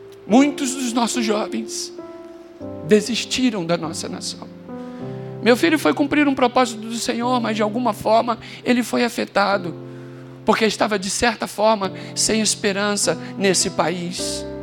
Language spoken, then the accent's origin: Portuguese; Brazil; eu sou brasileiro e quero lutar pela minha nação.